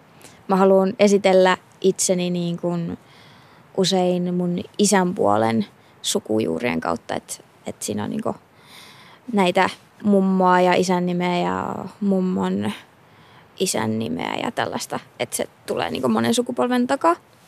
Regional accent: Utsjoki, Lapland, Finland; now in Helsinki, Finland; Mä oon kotoisin Utsjoelta ja siellä ylöskasvanut ja vastikään muuttanut Helsinkiin vajaa 3 vuotta sitten opintojen perässä. Sibelius Akatemian globaalin musiikin opintojen perässä.

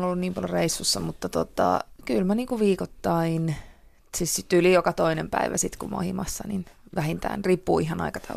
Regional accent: Kuopio, North Savo, Finland; olen 35-vuotias laulaja, lauluntekijä, olen kotoisin Kuopiosta.

